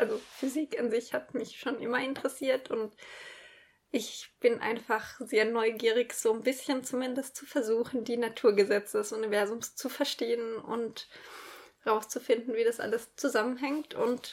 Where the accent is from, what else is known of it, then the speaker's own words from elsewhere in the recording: Baden-Baden, Baden-Württemberg, Germany; Ja, ich bin in Baden-Baden aufgewachsen, beziehungsweise einem kleinen Dorf in der Nähe von Baden-Baden. Das ist ziemlich genau der westliche Rand des Nordschwarzwalds gewesen.